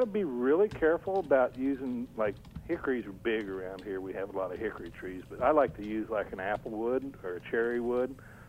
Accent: Kansas City, United States; I come from the Kansas City area and everything is major barbecue.

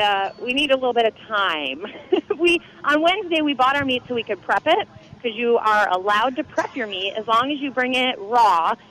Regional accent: Grand Rapids, Michigan, United States; We are. We are from Grand Rapids.

